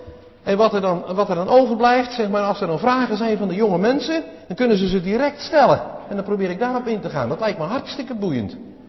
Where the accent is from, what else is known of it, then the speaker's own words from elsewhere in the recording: Pernis, South Holland, Netherlands; ik ben een jongen van de Maas. Ik ben opgegroeid, geboren in het kleine dorpje Pernis en dat ligt aan de Maas. Dus ik heb heel wat aan de Madroel, zo heet dat bij ons, de Maaskant, gespeeld en later ook gewandeld, gelopen.